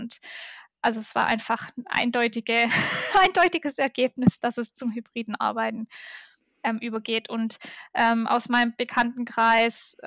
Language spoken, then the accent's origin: German; Ulm, Baden-Württemberg, Germany; Ich komme aus Ulm ursprünglich